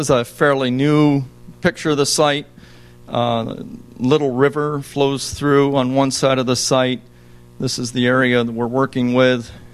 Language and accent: English; Gouverneur, New York, United States; I'm a St. Lawrence County guy. I grew up in Governor, went to school in Canton and Potsdam.